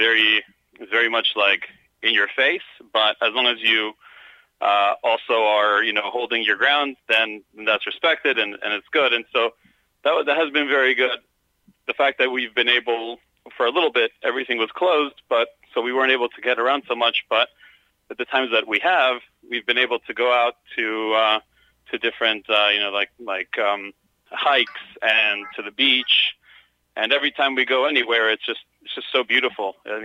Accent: Venezuela; now in United States; I moved from Venezuela into the U.S. in 2000, and it took me 16 years to become a citizen in the States.

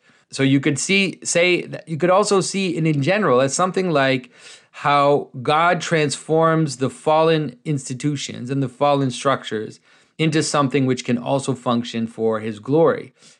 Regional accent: Canada; our new king as a Canadian

